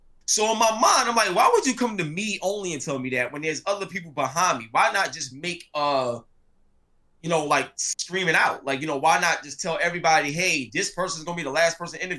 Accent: New York, United States; I'm from the hood. I'm from East New York, Brooklyn. So, and, you know, when you grow up in the struggle

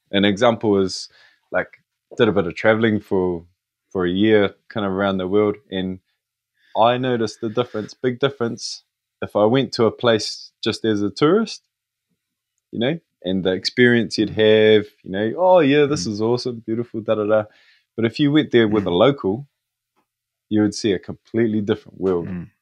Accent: New Zealand; as a Māori photographer, growing up in Te Ao Māori, I want us to reclaim our storytelling

